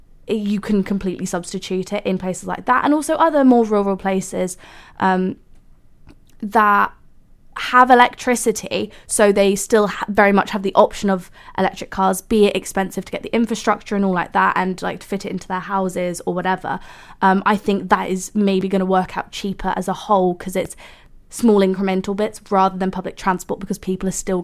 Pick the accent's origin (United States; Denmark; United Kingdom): United Kingdom; South East England; I'm just saying this from the perspective of someone who has growing up in Hampshire, obviously, I know it's a very rural, actually, county, and a lot of people drive.